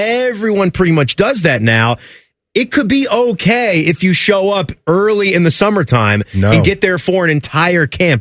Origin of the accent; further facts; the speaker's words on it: Virginia, United States; I grew up in Virginia. Yeah. I grew up in the D.C. area.